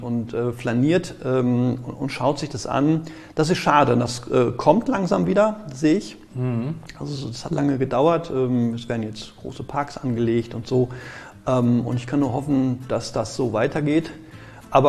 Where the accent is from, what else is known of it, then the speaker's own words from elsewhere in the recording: Gelsenkirchen, North Rhine-Westphalia, Germany; Ich komme aus Gelsenkirchen, da merke ich das.